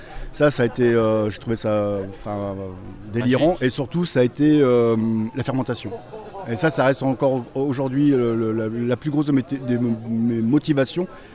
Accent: Angers, Pays de la Loire, France; Moi je suis originaire de Angers.

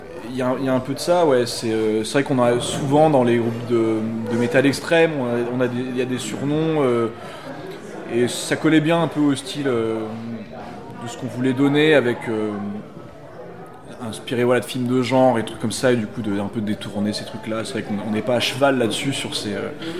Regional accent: Grenoble, Auvergne-Rhône-Alpes, France; On est de Grenoble, oui.

